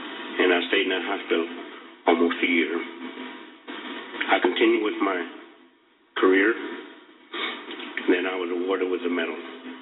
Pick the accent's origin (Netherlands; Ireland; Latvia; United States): United States; I'm proud of being American, and even prouder.